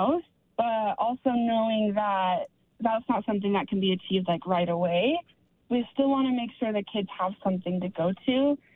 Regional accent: Heber City, Utah, United States; I was born and raised in Heber City, and that's something that I'm proud of.

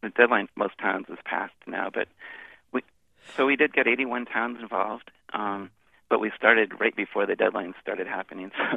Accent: Windham, New Hampshire, United States; Yes, I'm from Windham, and it is.

